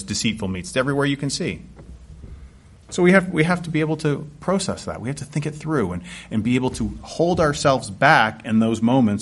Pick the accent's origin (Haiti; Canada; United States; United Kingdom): Canada; I'm Canadian, so it doesn't apply to me.